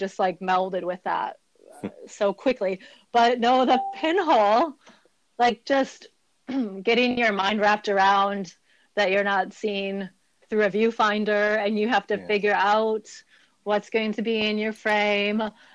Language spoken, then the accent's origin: English; Wisconsin, United States; now in Portland, United States; I was living in Wisconsin. I'm from Wisconsin initially. I wanted to move to Portland. I made it here.